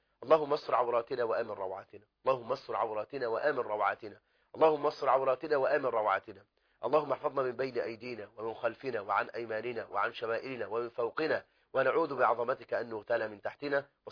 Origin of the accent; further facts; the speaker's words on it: Egypt; في بلدنا مصر